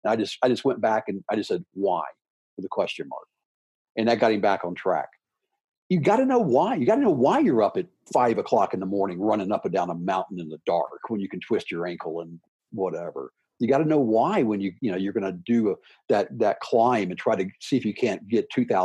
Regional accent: Memphis, Tennessee, United States; I grew up in Memphis, Tennessee, elevation 300 feet. What's this Memphis boy doing on the summit of Everest?

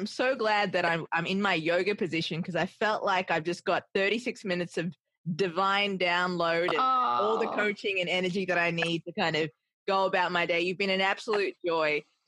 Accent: Australia; now in New York, United States; Because I'm from Australia and I live in New York.

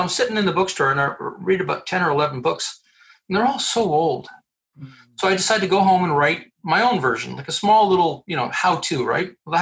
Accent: Quebec City, Quebec, Canada; also born or lived in Montreal; now in Gatineau, Canada; I still live in Quebec. I was born in Quebec City, lived in Montreal, and now live in the Quebec side of Ottawa.

